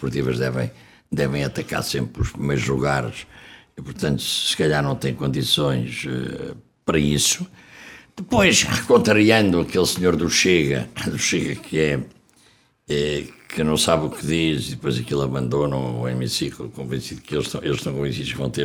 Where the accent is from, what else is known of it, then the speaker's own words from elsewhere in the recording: Coimbra, Portugal; eu sou de Coimbra, sou uma desgraça, eu sou conimbricense daqueles 7 costados.